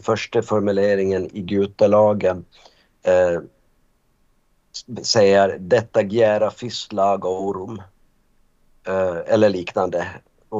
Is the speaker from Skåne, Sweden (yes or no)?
no; Gotland, Sweden; accent: Gotlandic; den här gotländskan som jag och Babben pratar, det är ju vår dialekt.